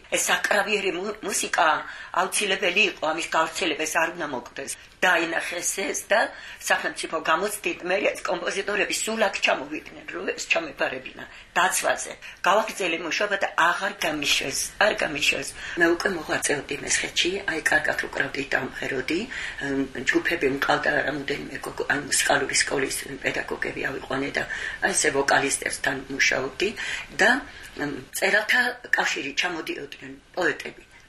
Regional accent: Arkhoti, Mtskheta-Mtianeti, Georgia; born there; also born or lived in Dedoplistskaro; არხოტელი ხევსური ვარ, იქ დავიბადე.

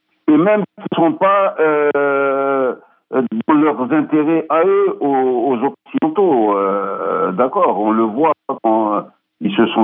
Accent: Algeria; je maintiens, je suis un Algérien, je suis un Africain, d'accord.

